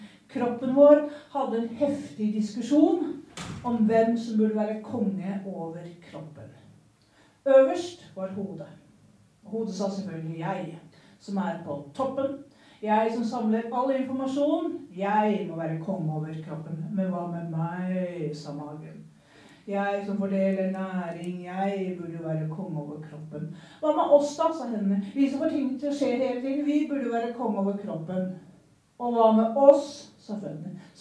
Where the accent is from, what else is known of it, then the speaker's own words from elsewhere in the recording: Østfold, Norway; Jeg er fra Østfold. Fra Vali, jeg er vant til bare jorda. Fra Bondeborg.